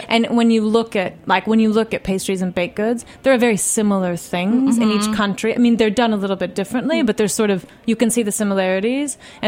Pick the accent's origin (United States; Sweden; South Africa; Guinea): United States; Something I grew up in the States, but my mom's Swedish, so it's something I definitely grew up